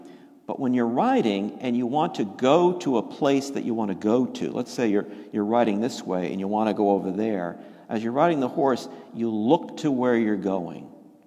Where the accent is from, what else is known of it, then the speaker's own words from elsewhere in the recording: Yonkers, New York, United States; and of course, in my hometown in Yonkers at that time, where I was living growing up still.